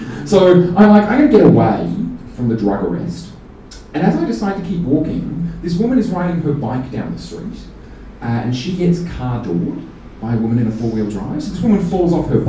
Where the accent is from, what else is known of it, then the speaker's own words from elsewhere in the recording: Adelaide, South Australia, Australia; now in Melbourne, Australia; I am here from Adelaide. I've actually moved to Melbourne as of August last year. I grew up in Adelaide, moved to Melbourne.